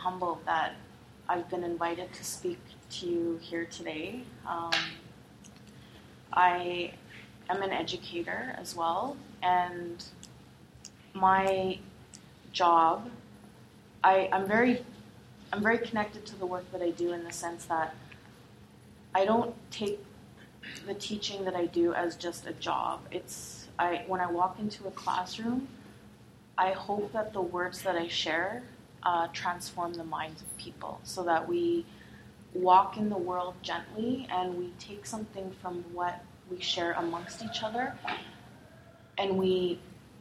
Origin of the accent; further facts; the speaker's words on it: Canada; I belong to the Bear Clan, and I'm from the Sadaleh Cree Nation.